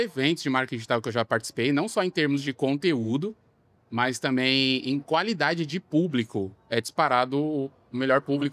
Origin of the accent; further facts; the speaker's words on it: Northeast Region, Brazil; now in São Paulo, Brazil; como eu sou nordestino, vim da periferia de São Paulo